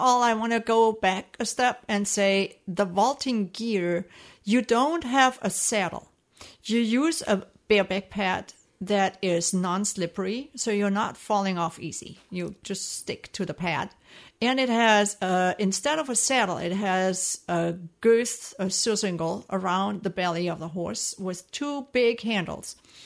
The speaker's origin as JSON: {"language": "English", "country": "Germany", "tie": "born or raised there", "second_language": "English", "said": "I grew up in Germany, in a southern part of Germany."}